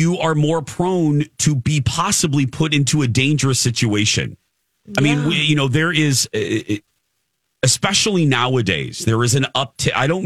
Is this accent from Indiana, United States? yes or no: yes; Indiana, United States; I'm from Indiana, and I was the only assumed gay guy in most of my school situations.